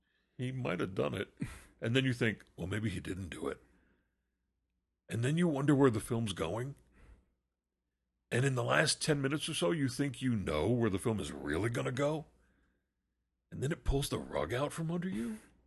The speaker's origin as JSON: {"language": "English", "region": "Alabama", "country": "United States", "tie": "born or raised there", "lives_now": "Orlando, United States", "said": "However, moving out of my home state of Alabama and to Orlando, Florida last summer began a very eye-opening year."}